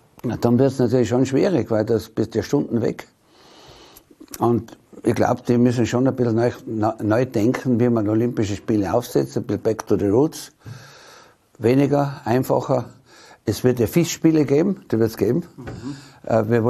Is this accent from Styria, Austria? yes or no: no; Tyrol, Austria; Wir sind das Skisportland, aber wir sind es eigentlich nicht.